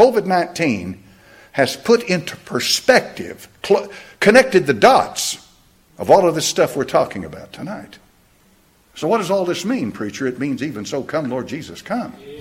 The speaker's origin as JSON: {"language": "English", "town": "Knoxville", "region": "Tennessee", "country": "United States", "tie": "born or raised there", "said": "I grew up in Knoxville, Tennessee. They didn't have these cameras at these intersections."}